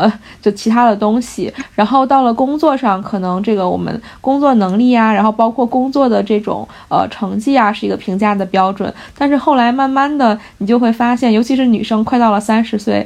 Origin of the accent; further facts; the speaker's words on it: Hebei, China; 其实我可能有点属于小镇做题家那种类型，因为我是从河北这个考试考过来的嘛。